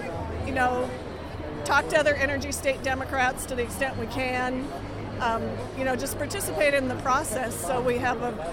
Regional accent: Cheyenne, Wyoming, United States; I'm the minority floor leader in the Wyoming House, and I'm from Cheyenne.

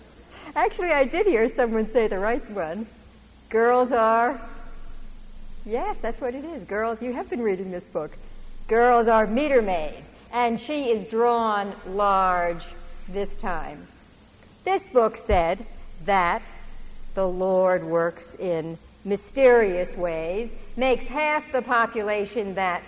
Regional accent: Maine, United States; I remember when I was growing up in New England, which is quite conservative, small town state in Maine

